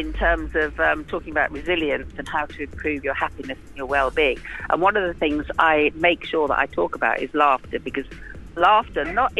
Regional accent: Yorkshire and the Humber, United Kingdom; So I'm not miserable, and I come from Yorkshire, so don't say things like that.

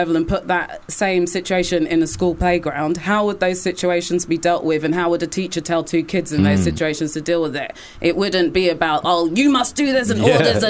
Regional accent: London, United Kingdom; Like, I don't feel as a Londoner that has defined my experience or how I reflect on London.

